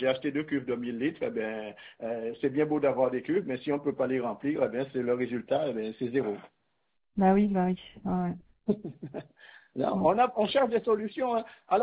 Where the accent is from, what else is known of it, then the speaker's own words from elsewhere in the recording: Guadeloupe; Et pourtant, je suis né en Guadeloupe, je suis Guadeloupéen, hein, je suis né ici et j'en ai marre.